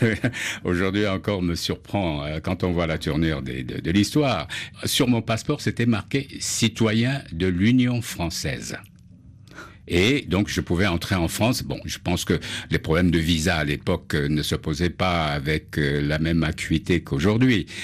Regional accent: West, Cameroon; first language Medumba; je me surprenais à parler à certains de mes camarades ma langue maternelle.

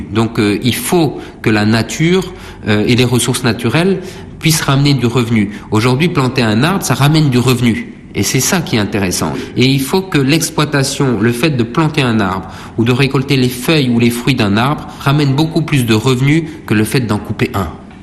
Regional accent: Senegal; Aujourd'hui, je crois que chez nous, au Sénégal, la plus grande cause de déforestation, elle est endogène au pays, hein.

